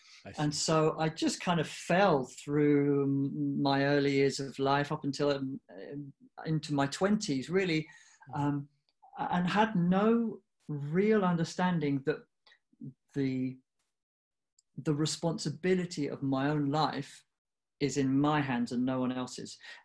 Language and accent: English; United Kingdom; So I'm half Indian, half English, and I grew up in the UK, and I was born there.